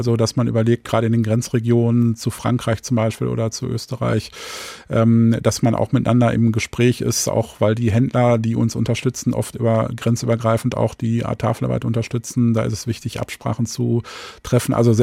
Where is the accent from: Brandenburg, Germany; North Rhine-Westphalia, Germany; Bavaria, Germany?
North Rhine-Westphalia, Germany; born there; Ich bin im Sauerland geboren.